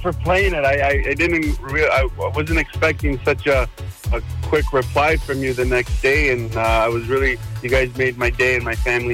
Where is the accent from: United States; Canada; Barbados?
Canada; Toronto, Ontario; I'm born and raised in Toronto from blue-collar, humble beginnings.